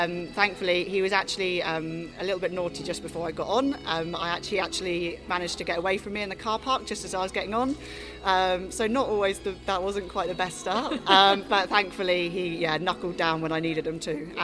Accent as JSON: {"language": "English", "town": "Isle of Wight", "region": "South East England", "country": "United Kingdom", "lives_now": "England", "said": "Originally I'm from the Isle of Wight"}